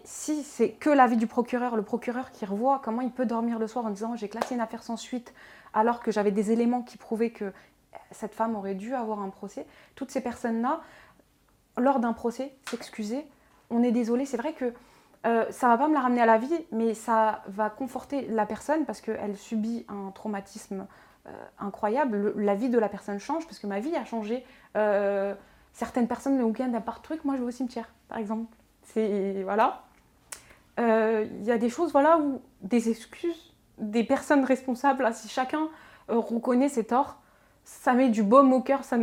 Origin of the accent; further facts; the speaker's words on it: Pantin, Île-de-France, France; tu habites juste à côté de. Parce que moi, je suis de Pantin, lui, d'Aubervilliers.